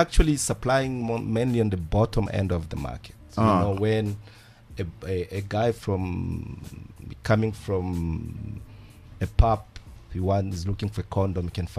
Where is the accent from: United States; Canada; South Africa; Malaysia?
South Africa; Soweto, Gauteng; I'm from Soweto.